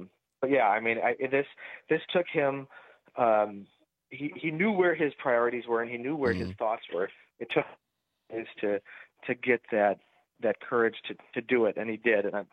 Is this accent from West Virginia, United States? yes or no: yes; Alloy, West Virginia, United States; I grew up in Alloy